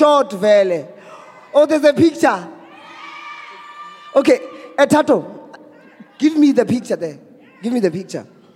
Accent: Limpopo, South Africa; because I'm from Limpopo, eh?

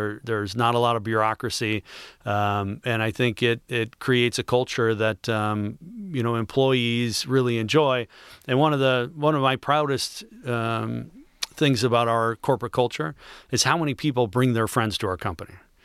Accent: Detroit, Michigan, United States; I was born in Detroit. I've lived here my whole life. This is a really special place.

